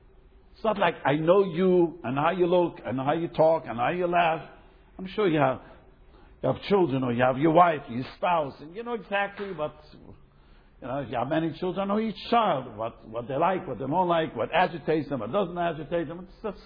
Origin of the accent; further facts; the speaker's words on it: United States; I'm not into sports. I grew up in America.